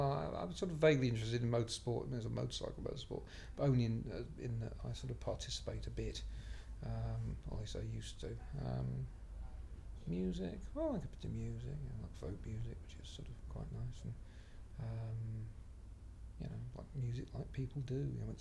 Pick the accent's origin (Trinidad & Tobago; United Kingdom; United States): United Kingdom; Bedford, East of England; also born or lived in Wales; I grew up in Bedford and was there for the best part of 18 years and went off to university in Wales